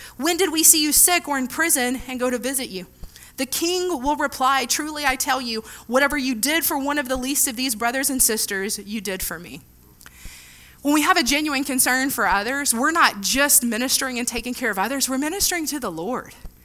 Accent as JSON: {"language": "English", "town": "Ruston", "region": "Louisiana", "country": "United States", "tie": "born or raised there", "said": "I grew up in North Louisiana. I actually grew up in Ruston, graduated from Louisiana Tech."}